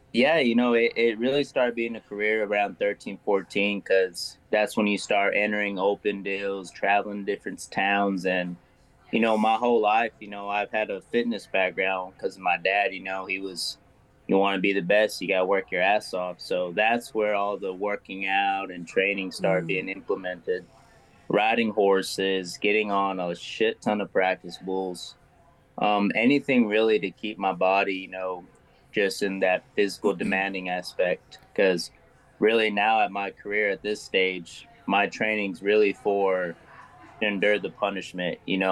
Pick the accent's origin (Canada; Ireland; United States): United States; Seminole, Texas; Yeah, so I'm from West Texas, Seminole, Texas